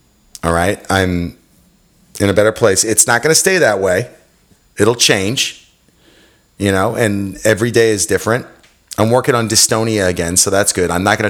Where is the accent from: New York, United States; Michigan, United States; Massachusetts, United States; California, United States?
California, United States; Stockton; also born or lived in Manhattan Beach; I'm from Stockton.